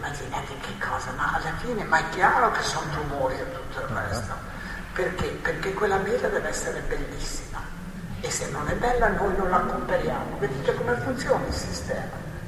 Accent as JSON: {"language": "Italian", "region": "Trentino-Alto Adige", "country": "Italy", "said": "Io vengo dalla Val di Non, guardate che roba"}